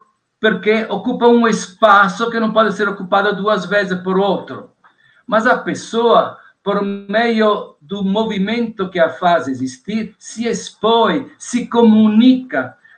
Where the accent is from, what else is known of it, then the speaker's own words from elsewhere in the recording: Italy; accent: Italian; Portuguese is a second language; now in Brazil; Se eu estou falando agora, estou carregando o meu sotaque de italiano, e aquelas poucas vezes que vou na Itália, agora é proibido estes dias ir até lá, e as pessoas que falam comigo me perguntam de onde eu sou